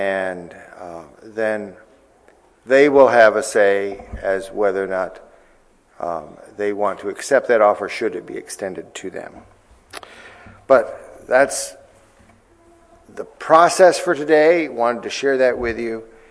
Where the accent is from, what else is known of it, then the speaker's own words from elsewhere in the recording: Wisconsin, United States; I'm from Wisconsin, so.